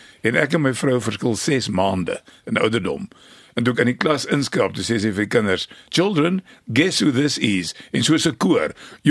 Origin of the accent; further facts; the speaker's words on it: Free State, South Africa; Ek het in die Vrystaat groot geword op 'n plaas en in die platteland